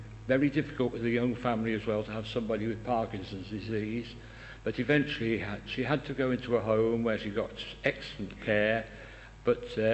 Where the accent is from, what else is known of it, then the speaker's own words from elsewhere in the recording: West Midlands, United Kingdom; And I was born and brought up in South Warwickshire